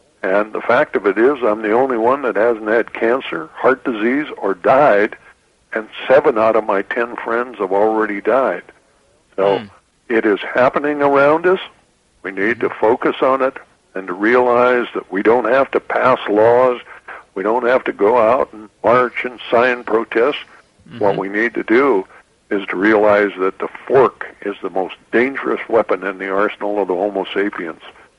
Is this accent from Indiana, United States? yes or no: no; Montana, United States; but I was from Montana. I'd rather be caught riding a stolen horse than admit to somebody I was thinking about becoming a vegetarian.